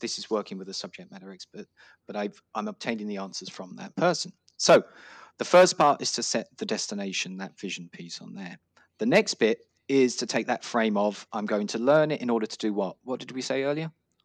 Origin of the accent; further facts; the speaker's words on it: Dublin, Leinster, Ireland; also born or lived in London; So I was born in London, but raised in Dublin.